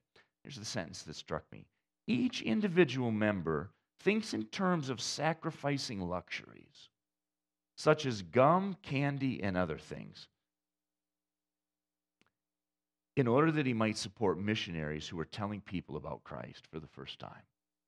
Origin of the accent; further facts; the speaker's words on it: Saginaw, Michigan, United States; connected to the church I grew up in Saginaw